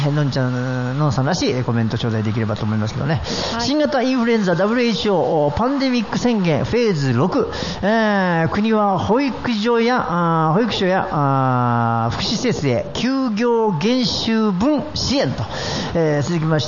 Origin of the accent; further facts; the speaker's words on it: Mie, Japan; 三重の JR 線、これうちの田舎なんですよね、まあ、うちの田舎は本当にあの伊勢島っていって海のそばなんですけど、はい、山もやっぱり奈良の方に近いところはやっぱりね山もあったりしますからね